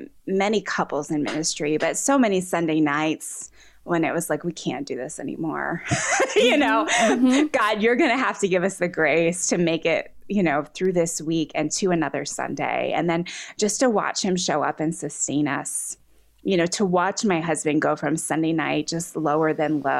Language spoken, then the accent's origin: English; Pennsylvania, United States; We're both from, he's from New Jersey, I'm from Pennsylvania.